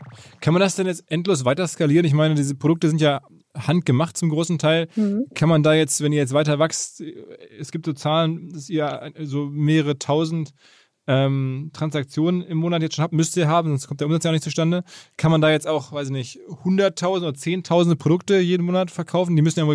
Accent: Essen, North Rhine-Westphalia, Germany; born there; meinem Geburtsstadt in Essen

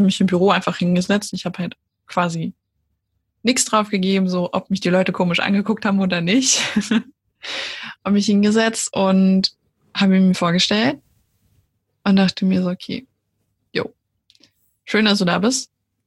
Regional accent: Austria; moved away; ich bin ja aus Österreich weggezogen

